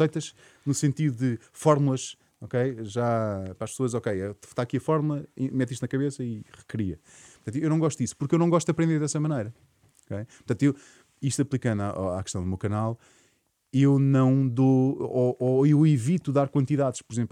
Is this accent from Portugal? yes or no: yes; Portugal; Claro, eu sou tendencioso porque sou português.